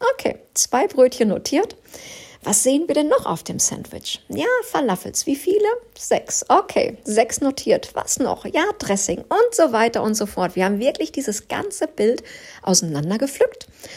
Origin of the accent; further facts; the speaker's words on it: North Rhine-Westphalia, Germany; now in Northern Germany; wie sagt man bei uns im Pott, sagt man Pommesbude. Hier sagt man Imbiss im Norden.